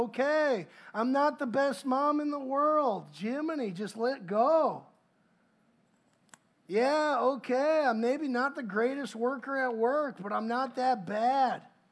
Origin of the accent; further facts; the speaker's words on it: Wisconsin, United States; I'm from Wisconsin.